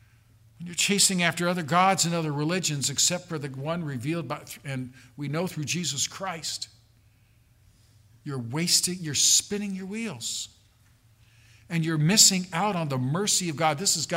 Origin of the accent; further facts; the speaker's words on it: California, United States; I remember growing up in California, and we'd go to the beach sometimes